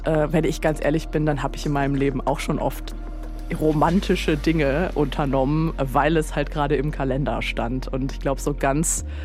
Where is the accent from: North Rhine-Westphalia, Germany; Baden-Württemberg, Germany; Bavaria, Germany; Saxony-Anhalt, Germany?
North Rhine-Westphalia, Germany; Cologne; Ich komme ja aus Köln